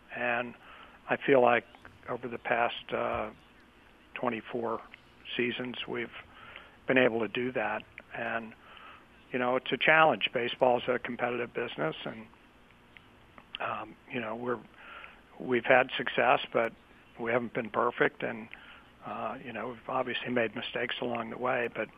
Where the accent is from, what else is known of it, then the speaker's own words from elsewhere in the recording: St. Louis, Missouri, United States; growing up in St. Louis, being a Cardinal fan, my father was in the business